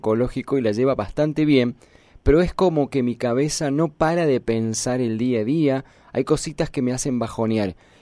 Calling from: Puerto Madryn, Chubut, Argentina; de Puerto Madryn. Tengo 58 años.

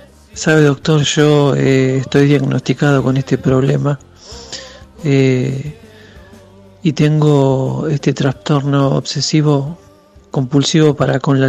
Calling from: Buenos Aires, Argentina; soy de Buenos Aires.

